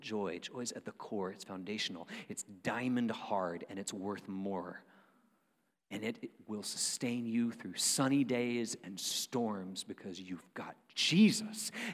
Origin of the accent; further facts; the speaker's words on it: Panama City Beach, Florida, United States; I grew up in Panama City Beach, Florida. It's basically the same thing.